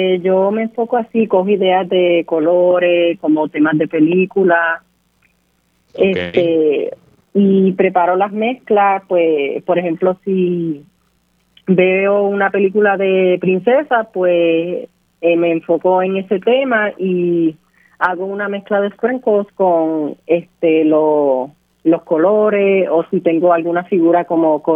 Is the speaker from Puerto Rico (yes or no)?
yes; San Sebastián, Puerto Rico; also born or lived in Mayagüez; soy de San Sebastián, nací en Mayagüez y recientemente en septiembre cumplí 16 años.